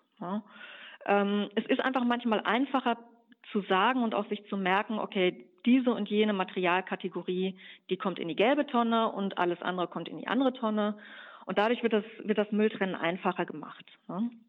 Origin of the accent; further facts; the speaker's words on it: Germany; Ich bin ja Deutsche und ich lebe in Deutschland